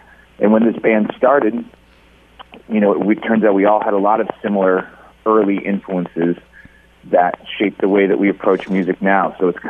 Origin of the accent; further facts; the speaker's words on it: Maine, United States; The name of the band comes from an actual bronze-colored radio that I listened to growing up in Maine. My dad is an artist there